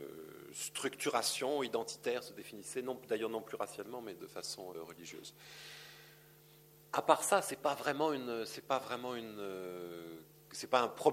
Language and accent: French; France; moi j'ai du mal à la comprendre en tant que Français avec cette culture et tradition française